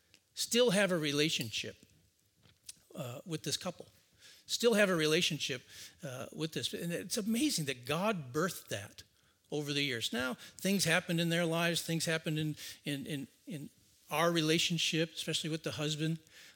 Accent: Rochester, New York, United States; I grew up in Rochester, New York.

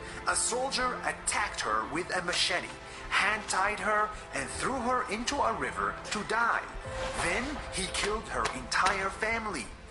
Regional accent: Israel; also born or lived in Palestine; I grew up in a place where justice is very important. I grew up in Israel and Palestine.

